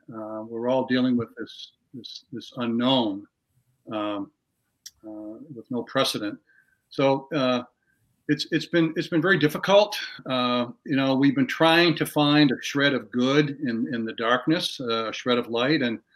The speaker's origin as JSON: {"language": "English", "town": "Westbrook", "region": "Maine", "country": "United States", "tie": "born or raised there", "said": "I grew up in Westbrook, Maine. Born in 1954. I grew up in a blue-collar neighborhood. My mother and my father both worked at the paper mill most of their adult lives."}